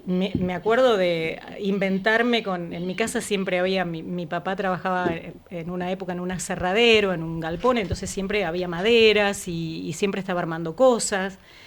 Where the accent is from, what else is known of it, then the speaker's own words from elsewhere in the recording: Río Colorado, Río Negro, Argentina; yo me crié en Río Colorado